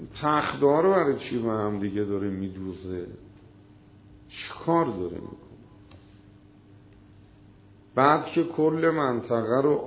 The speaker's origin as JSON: {"language": "Persian", "town": "Babol", "region": "Mazandaran", "country": "Iran", "said": "اون شهر خودمون در مازندران اسمش بابوله، اصلش هم بابل نبوده، بارفروش بوده اسمش."}